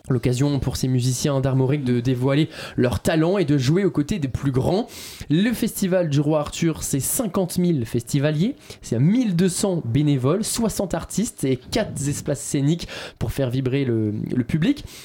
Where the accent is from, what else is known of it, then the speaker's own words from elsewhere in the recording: Brittany, France; je vous emmène maintenant du côté de ma région natale, en Bretagne